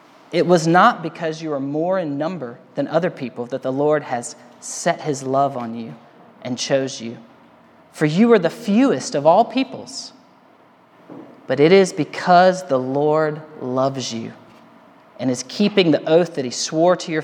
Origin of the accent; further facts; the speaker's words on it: Alabama, United States; I'm from Alabama, so I'm used to Alabama winters.